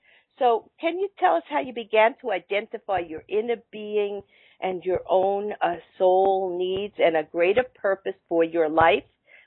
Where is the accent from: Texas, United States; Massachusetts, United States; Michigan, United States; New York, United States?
New York, United States; Brooklyn; And I grew up in Brooklyn and at the same time in a middle-class family.